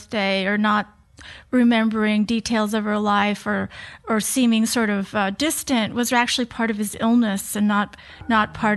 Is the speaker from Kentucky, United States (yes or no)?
no; Green Bay, Wisconsin, United States; I was born and raised right outside of Green Bay, Wisconsin, and my brothers played football.